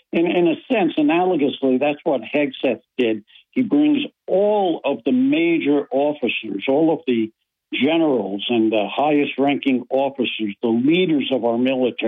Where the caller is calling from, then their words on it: Binghamton, New York, United States; from Binghamton, New York.